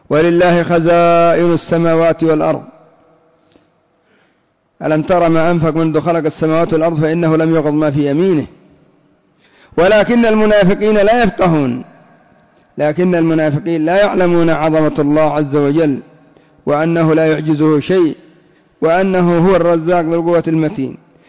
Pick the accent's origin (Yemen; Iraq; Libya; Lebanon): Yemen; عندنا في اليمن يقولون صاحب التهمة رأسه يطن